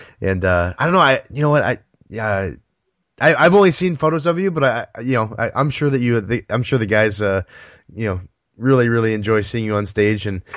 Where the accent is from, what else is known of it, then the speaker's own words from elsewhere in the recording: Northeast, United States; And anyone who listens to the show knows that I live in the South, but I'm originally from the Northeast